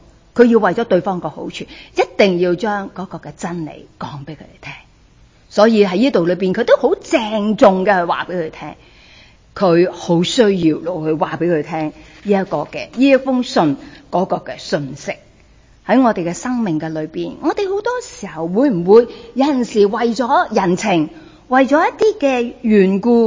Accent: China; 我哋中国人最紧要呢样嘢啊，

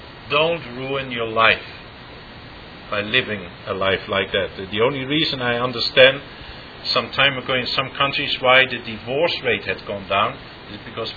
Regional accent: Netherlands; now in Canada; because I'm from Holland, they are very loose morally. Far more even than what we see here in Canada.

